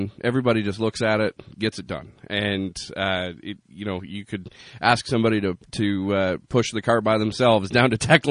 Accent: Canada; they blamed it on us being Canadian.

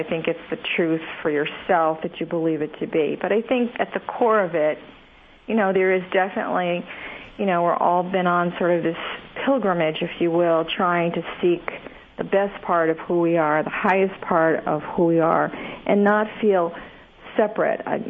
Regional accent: East Coast, United States; I am a transplant from the East Coast after having a major epiphany moment on the West Coast.

